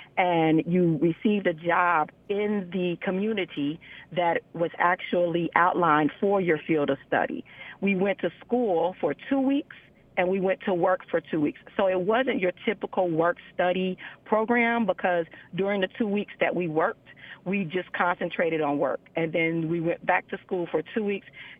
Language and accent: English; Dayton, Ohio, United States; I grew up in Dayton, Ohio, and I went to a high school called John H. Patterson Cooperative High School.